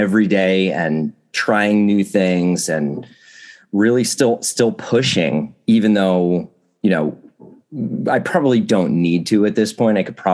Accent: New Jersey, United States; Yeah, but I grew up in New Jersey, and we have Italian restaurants all over the place.

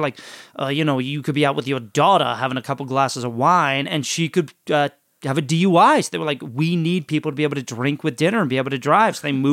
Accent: New Orleans, Louisiana, United States; We're from New Orleans.

